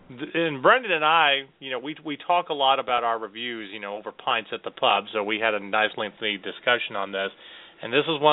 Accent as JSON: {"language": "English", "town": "Chicago", "region": "Illinois", "country": "United States", "said": "Well, hell, I'm from Chicago. That's every politician."}